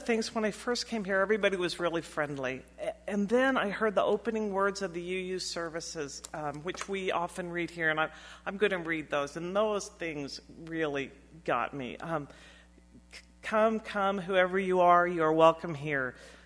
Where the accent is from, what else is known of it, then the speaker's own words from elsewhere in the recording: Wichita, Kansas, United States; I'm from Wichita, Kansas.